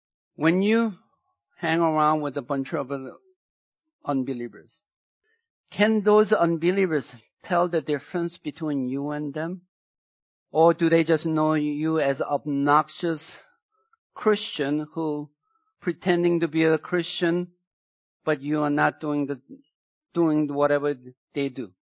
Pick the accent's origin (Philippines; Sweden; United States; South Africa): Sweden; English is a second language; He could bring them out from my hometown, Sweden.